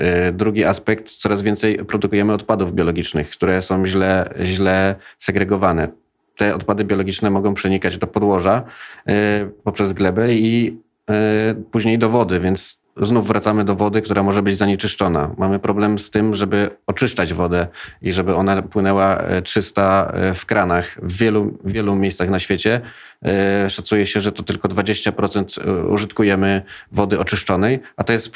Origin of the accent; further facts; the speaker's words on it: Kraków, Lesser Poland, Poland; Jestem z Krakowa i widzę, jak powietrze może oddziaływać na populację